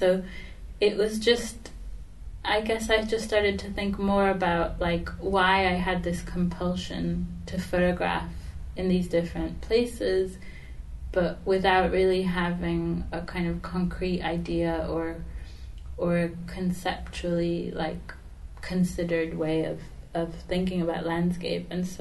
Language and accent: English; Venezuela; also born or lived in Israel; I was born in Israel, but I grew up in Venezuela, and I went to an international school there.